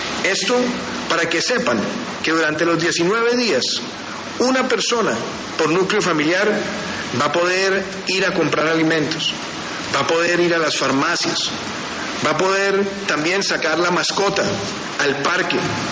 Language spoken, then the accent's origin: Spanish; Colombia